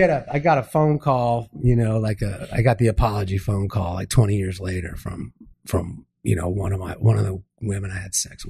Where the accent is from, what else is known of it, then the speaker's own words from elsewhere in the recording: Miami, Florida, United States; Man, growing up in Miami in the 79, 80, 81.